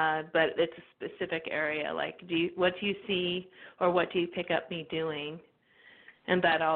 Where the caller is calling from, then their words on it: California, United States; But I'm calling from California today.